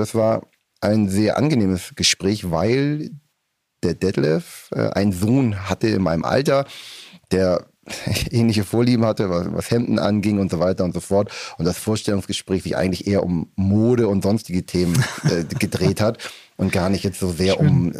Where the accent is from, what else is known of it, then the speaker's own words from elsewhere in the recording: Hamburg, Germany; born there; Ich komme aus dem hohen Norden. Ich bin gebürtiger Hamburger, bin in den 80er Jahren geboren